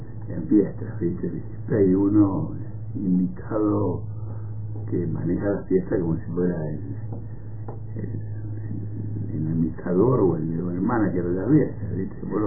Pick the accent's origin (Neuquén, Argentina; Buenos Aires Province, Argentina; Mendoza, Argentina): Buenos Aires Province, Argentina; Trenque Lauquen; moved away as an adult; Estuve en Tranquilauquen hasta 18 años. Fui a Buenos Aires.